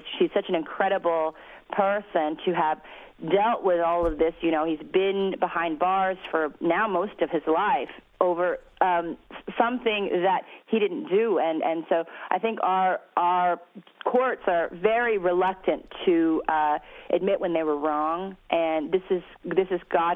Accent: San Francisco, California, United States; I grew up in San Francisco during that time, and Harvey Milk, when I was a child, was one of my big heroes

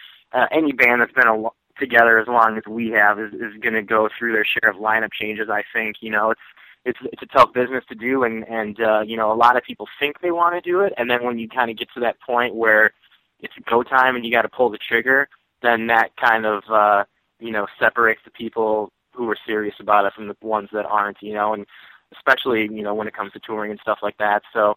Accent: Minneapolis, Minnesota, United States; You know, we're from Minneapolis, we're Midwest guys, and the West Coast, like, mentality is kind of a completely different thing for us, you know.

